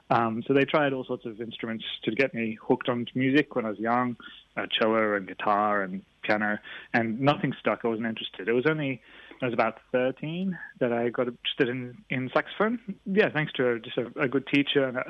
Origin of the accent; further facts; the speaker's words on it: Queensland, Australia; also born or lived in Stockholm, Sweden / Brisbane; So I was born in Stockholm in Sweden, and we moved when I was very young to southeast Queensland, a beautiful mountain called Tamarind Mountain.